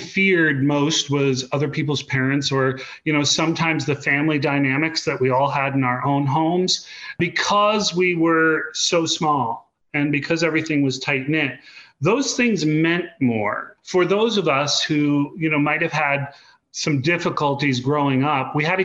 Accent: Hollowville, New York, United States; Well, you know, growing up in Hollowville, New York, most people, when they're in small towns, they always say, I want to get out of this small town.

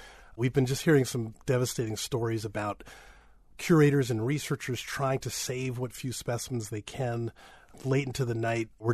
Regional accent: New York, United States; I mean, I grew up in New York City. I was at the dinosaur exhibits of the American Museum all the time.

